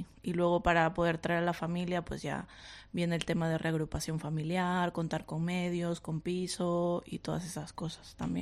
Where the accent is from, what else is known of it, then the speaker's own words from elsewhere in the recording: Piura, Peru; now in Ondarroa, Spain; vengo de Perú, exactamente de la parte norte, de Piura, zona costera. Y bueno, al final llegué aquí, en principio a Berriatúa, y luego ya hice mi paso a Ondarroa, y pues desde hace ya varios años que vivo